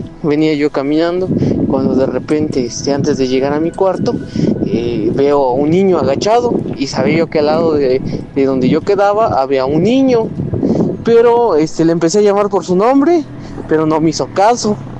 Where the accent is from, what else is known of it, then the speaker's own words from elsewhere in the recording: La Trinitaria, Chiapas, Mexico; Yo soy de acá de Chiapas, de la Trinitaria Chiapas.